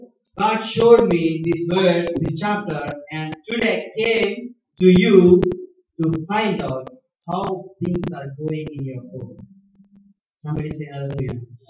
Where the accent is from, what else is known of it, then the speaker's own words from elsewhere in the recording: India; first language Telugu; English is a second language; I don't know English at the time. I'm a Telugu man. I'm a student from Telugu medium.